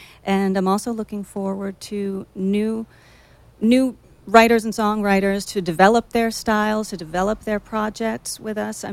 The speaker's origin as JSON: {"language": "English", "region": "New York", "country": "United States", "said": "I spent a lot of time I'm from New York, recording in New York, recording in Europe."}